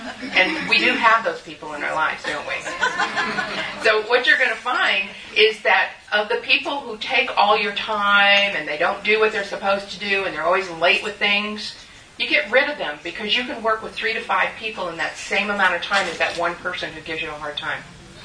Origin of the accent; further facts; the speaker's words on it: Mendocino, California, United States; growing up in Mendocino. If you didn't get known in the community, you couldn't survive, right? Tiny little town, Mendocino.